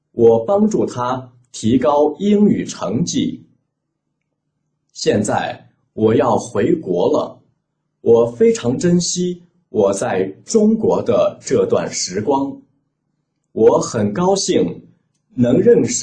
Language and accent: Chinese; United Kingdom; Chinese is a second language; now in Beijing, China; 我来自英国，现在在北京大学学习。